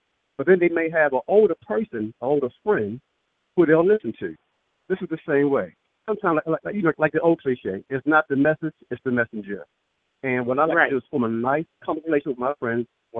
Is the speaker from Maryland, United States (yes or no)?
yes; Baltimore, Maryland, United States; I'm originally from Baltimore City. I was a lieutenant in the Baltimore City Fire Department for 23 years.